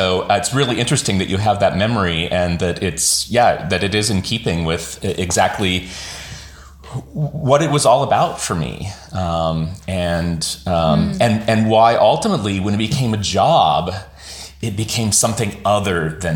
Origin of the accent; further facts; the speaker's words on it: Washington, United States; I grew up in Washington State doing regional and community theater starting at the age of 8.